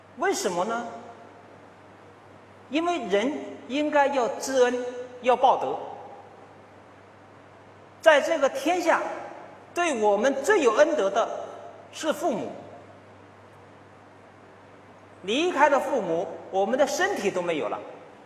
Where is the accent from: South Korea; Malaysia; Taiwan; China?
China; 作为中国人，我们都非常明晰地感知到